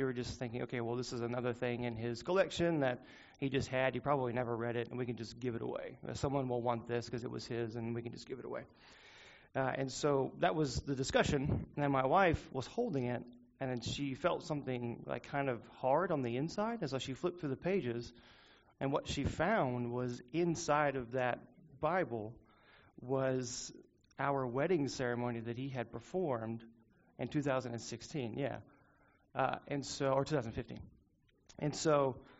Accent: Garland, Texas, United States; as my brother has said earlier, I am from Garland

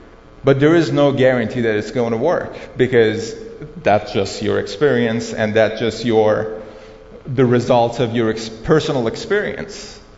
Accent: Iran; I'm coming from Iran. In Iran, it's mandatory to fast

